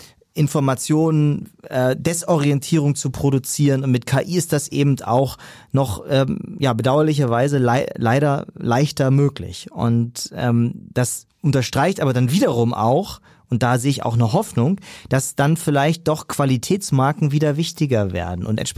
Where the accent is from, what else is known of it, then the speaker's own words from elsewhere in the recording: Ratzeburg, Schleswig-Holstein, Germany; ich komme ursprünglich aus Ratzeburg, von daher, also wir sind hier im Norden.